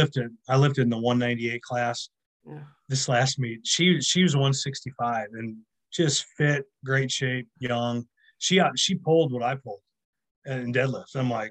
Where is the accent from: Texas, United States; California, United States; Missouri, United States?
Missouri, United States; St. Charles; I'm able to do a job like in my hometown. You know, I live in St. Charles where I grew up, and I work in St. Louis, and I drive 15 minutes to work, and I'm around all my family.